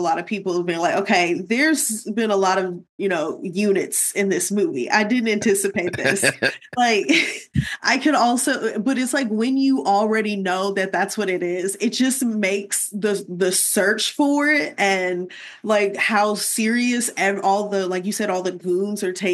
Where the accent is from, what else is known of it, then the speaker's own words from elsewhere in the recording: the South, United States; As a Southerner, I wouldn't say it's like super, super accurate, but yeah.